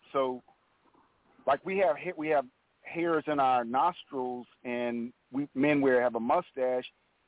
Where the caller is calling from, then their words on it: Chicago, Illinois, United States; also born or lived in Maryland; I'm previously calling from Maryland, but now I'm calling from Chicago on the South Side.